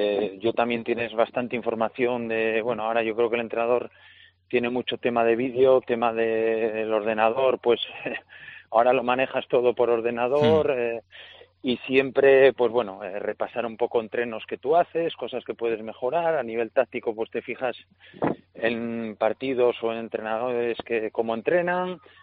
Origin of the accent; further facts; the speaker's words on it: Gijón, Asturias, Spain; encantado de poder disfrutar siempre de mi tierra cuando no esté trabajando.